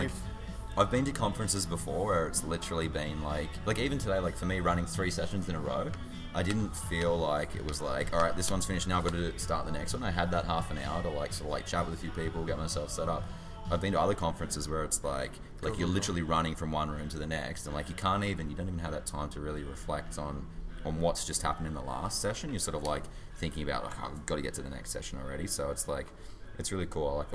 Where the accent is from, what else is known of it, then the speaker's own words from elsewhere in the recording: Singapore; I'm from Singapore as well.